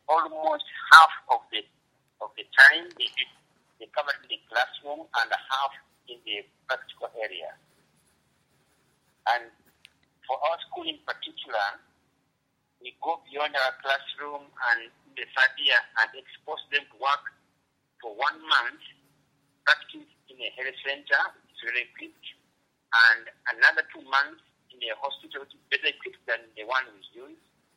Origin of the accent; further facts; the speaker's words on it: Uganda; now in South Sudan; I come from Uganda just like Mr. James. I used to teach there under him actually before I followed him in South Sudan.